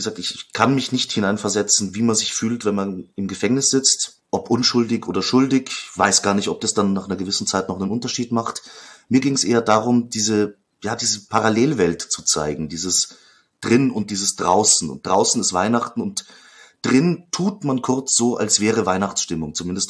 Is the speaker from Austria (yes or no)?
yes; Upper Austria, Austria; Ich war nie heimisch in Waldkirchen. Ich komme zwar aus der Gegend, also auf der österreichischen Seite.